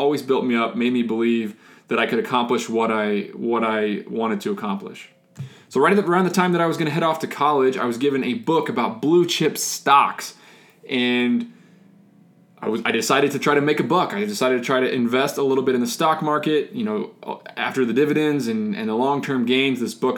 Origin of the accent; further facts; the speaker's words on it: Indiana, United States; I was born in 1989 in Southern Indiana. My dad was a construction manager for a local business. My mom was a school nurse at my high school. I was a middle-class kid, lived on a farm out in the middle of nowhere.